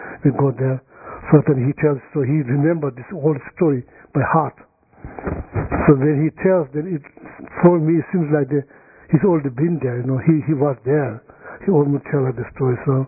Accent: North Carolina, United States; so I'm from North Carolina

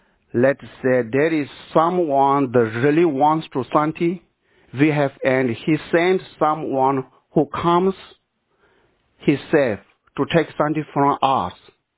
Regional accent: Tibet, China; English is a second language; Close my hometown, Eastern Tibet, they have very, very famous, knowledgeable, humble one Rinpoche.

